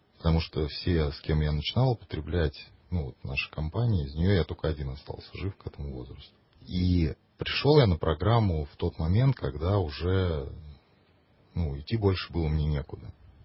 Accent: Moscow, Russia; Я родился в Москве, я жил всю жизнь в Москве.

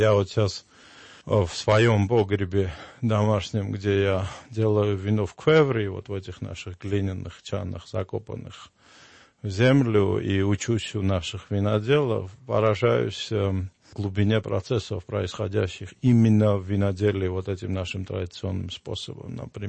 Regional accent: Georgia; То есть мы, грузины, забрали обратно.

